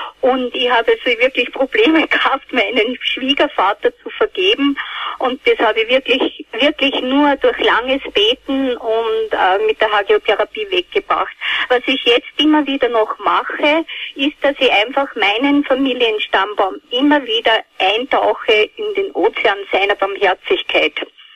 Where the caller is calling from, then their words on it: Geinberg, Upper Austria, Austria; ich komme aus Geinberg in Oberösterreich.